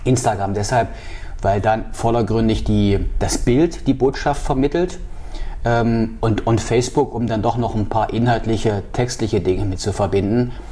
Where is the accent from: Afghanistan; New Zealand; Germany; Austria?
Germany; Halle, Saxony-Anhalt; moved away as an adult; also born or lived in Leipzig; now in Wismar, Germany; ich bin in Halle groß geworden, habe in Leipzig studiert, nach Wismar, nach Mecklenburg-Vorpommern gekommen und habe dann meinen Lebensmittelpunkt 1994 hier aufgeschlagen.